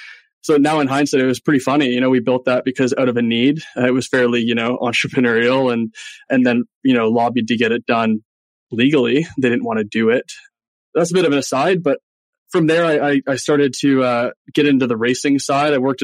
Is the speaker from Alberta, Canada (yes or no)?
no; Pickering, Ontario, Canada; I grew up in Pickering, Ontario, so somewhat Eastern Canada, and grew up in a hockey family.